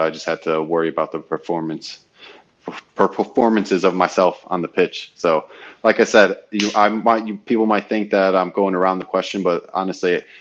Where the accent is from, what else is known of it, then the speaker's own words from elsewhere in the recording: United States; that's a really big honor for me, especially being American and everything